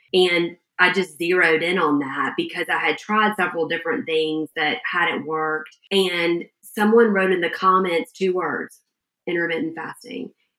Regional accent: Georgia, United States; I'm from Georgia. We're both Southerners.

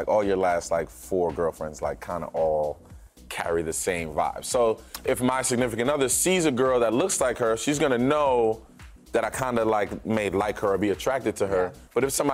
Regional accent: New Jersey, United States; I'm from New Jersey.

